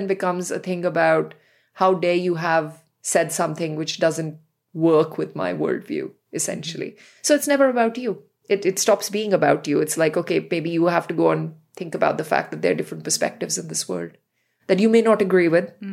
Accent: New Delhi, Delhi, India; For me, it was growing up in New Delhi.

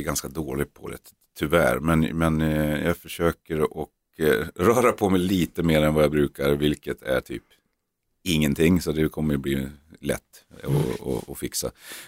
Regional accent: Norrland, Sweden; vi är norrlänningar

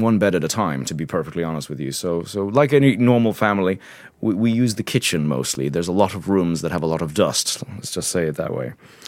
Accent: Ireland; but we've always seen ourselves as Irish because we were always very involved in things here.

